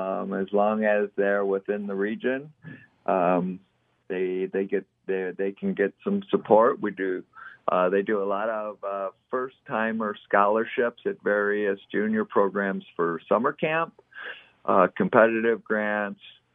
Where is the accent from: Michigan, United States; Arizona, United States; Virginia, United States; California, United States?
Michigan, United States; Detroit; now in Colorado, United States; Well, as a kid, we used to do goof around sailing, but nothing serious. And then I moved out away from the Detroit area to Colorado in the mountains.